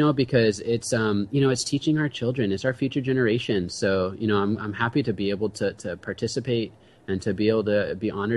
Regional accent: El Cajon, California, United States; You know, I grew up in El Cajon, and I, you know.

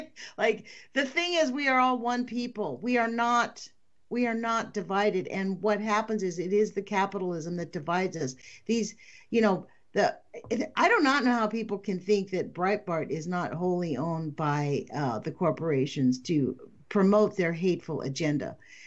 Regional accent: United States; I think this, as an American speaking, I can talk for myself

